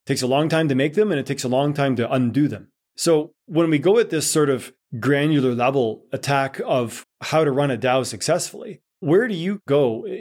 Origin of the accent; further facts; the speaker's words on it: Canada; I'm Canadian, so I've been out here in Canada for the deep, deep cold break.